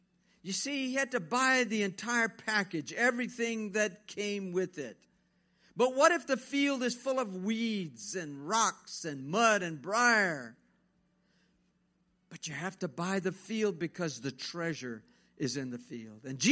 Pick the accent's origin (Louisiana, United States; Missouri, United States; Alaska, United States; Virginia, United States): Louisiana, United States; Baie Lafourche; moved away as an adult; I came from Baie Lafourche, South Lafourche, and I couldn't get away fast enough when I graduated high school. I wanted to get away because everybody there was dumb, and, you know, it was just so backwoodsy, backwater, you know, just podunk.